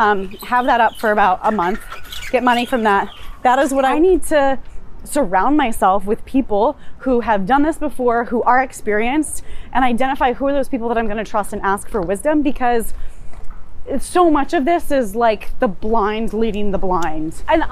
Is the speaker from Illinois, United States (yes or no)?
no; Santa Monica, California, United States; born there; Okay, I was born in Santa Monica, California.